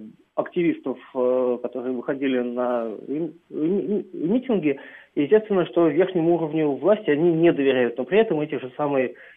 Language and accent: Russian; Saint Petersburg, Russia; я из Санкт-Петербурга.